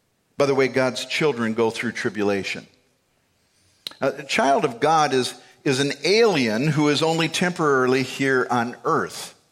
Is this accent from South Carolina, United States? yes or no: no; Minnesota, United States; I like a nice, calm lake. I'm a Minnesotan.